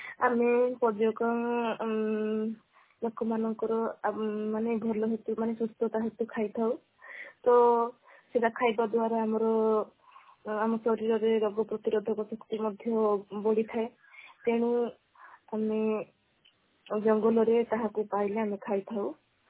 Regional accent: Katabadi, Odisha, India; ମୋ ଗାଁ କଟାବାଡ଼ି, ଆଉ ମୋ ବ୍ଲକ ଦାରିଙ୍ଗବାଡ଼ି, ପୋଷ୍ଟ ପର୍ତ୍ତମାହା।

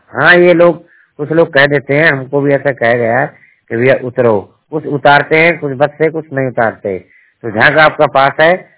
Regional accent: Haryana, India; हम हरियाणा के रहने वाले हैं

